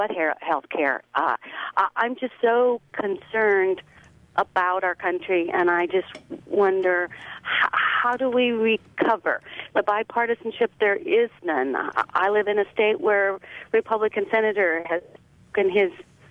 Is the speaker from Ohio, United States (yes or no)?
no; Nebraska, United States; I'm from Nebraska, and this is just awesome